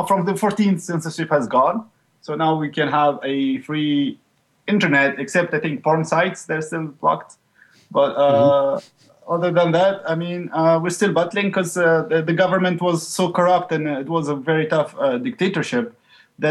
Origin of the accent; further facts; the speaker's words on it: Tunis, Tunis Governorate, Tunisia; Yeah, we're coming from Tunis.